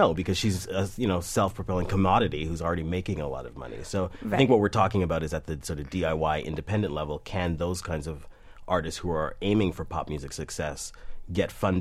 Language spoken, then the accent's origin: English; Canada; I'm Canadian